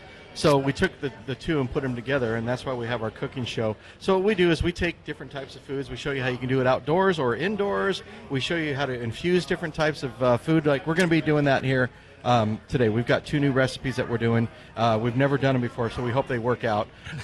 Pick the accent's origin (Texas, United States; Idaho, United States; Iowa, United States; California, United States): Idaho, United States; Boise; I'm from Boise, Idaho.